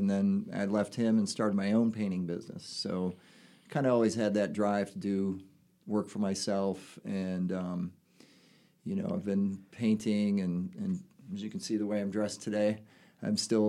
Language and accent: English; Michigan, United States; also born or lived in New Jersey; Anyway, I'm originally from Michigan. Moved around a little bit to New Jersey and did personal training out there for many years